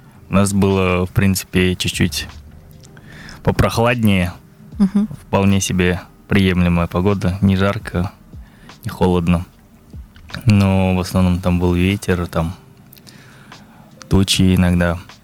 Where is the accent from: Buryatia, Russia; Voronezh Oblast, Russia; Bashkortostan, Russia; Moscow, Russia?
Buryatia, Russia; Мы вчетвером из Бурятии.